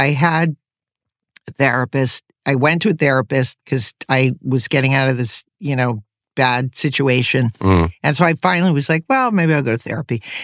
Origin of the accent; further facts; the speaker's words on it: Connecticut, United States; also born or lived in New York City; And they had left New York City, actually, to, you know, to. We grew up in Connecticut.